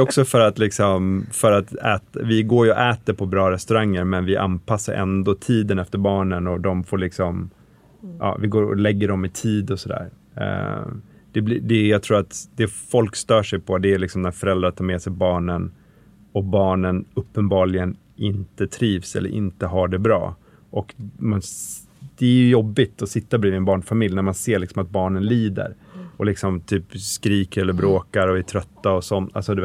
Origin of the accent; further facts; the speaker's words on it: Sweden; det är ganska intressant, för att vi är liksom svenskar, vi anpassar ju oss efter barnen.